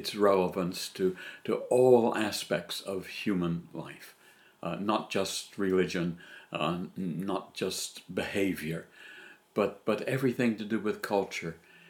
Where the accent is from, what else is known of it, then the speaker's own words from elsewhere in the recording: Little Rock, Arkansas, United States; my father was quite ill in my hometown of Little Rock, Arkansas.